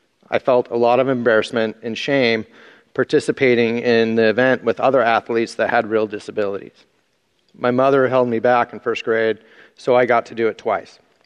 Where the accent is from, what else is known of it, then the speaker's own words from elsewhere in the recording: Grants Pass, Oregon, United States; I was born and raised in Grants Pass, Oregon.